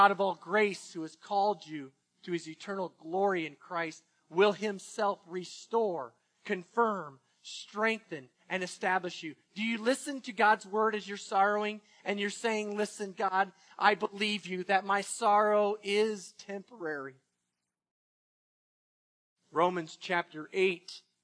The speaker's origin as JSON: {"language": "English", "region": "the South", "country": "United States", "tie": "born or raised there", "said": "Now, I grew up in the South, and even as Zach's talking, he's using the y'alls already. But, you know, I lived in the South"}